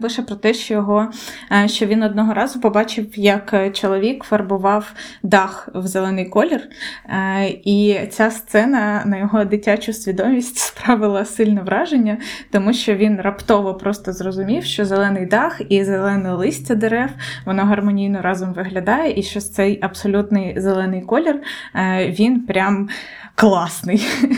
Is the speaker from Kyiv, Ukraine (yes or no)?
no; Konotop, Sumy Oblast, Ukraine; першу картину Малевич продав у місті Конотоп. Це моє рідне місто, де я народилася.